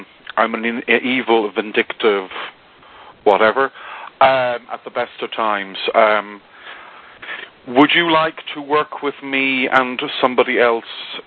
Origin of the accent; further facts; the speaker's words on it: Ireland; Remember, I'm Irish, so I'm very good at making vague promises to do things.